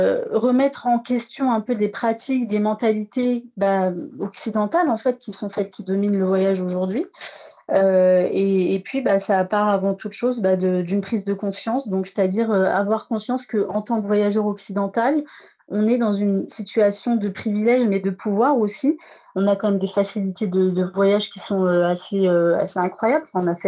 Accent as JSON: {"language": "French", "country": "France", "tie": "born or raised there", "said": "je suis issue d'immigration. J'ai grandi en France."}